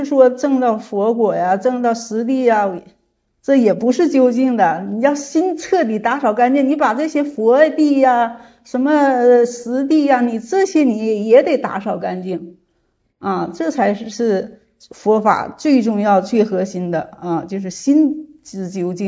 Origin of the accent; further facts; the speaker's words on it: Northeast China, China; accent: Northeastern Mandarin; 我们东北话拉胯了，